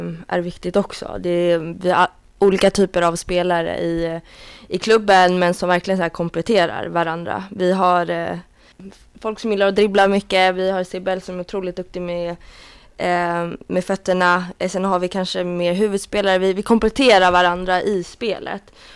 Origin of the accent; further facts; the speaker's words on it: Huddinge, Stockholm County, Sweden; jag kommer från Huddinge själv.